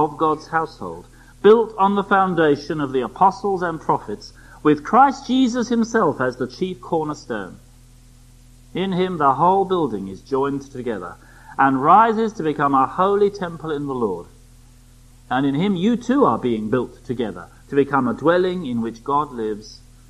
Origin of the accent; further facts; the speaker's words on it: London, United Kingdom; I grew up in the East End of London. At that time, it was still a predominantly white place to live.